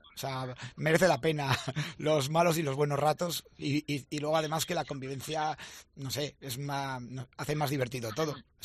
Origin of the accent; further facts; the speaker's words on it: Barakaldo, Basque Country, Spain; bueno, los tres somos de Baracaldo